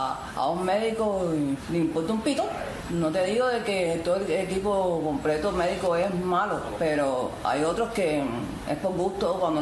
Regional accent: Cuba; Si somos todos cubanos

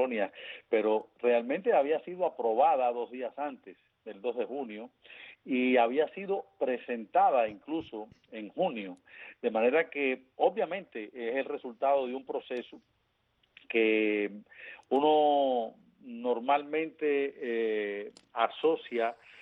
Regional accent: Cuba; nosotros como cubanos

